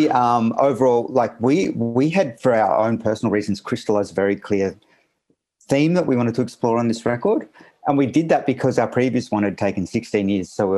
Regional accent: Australia; I'm male, I'm Australian, I'm a musician

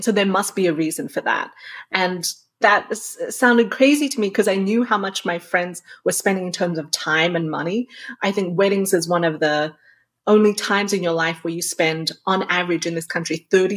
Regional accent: Australia; You're actually growing up in Australia. It's a very remote country in that it's literally on the other side of the world.

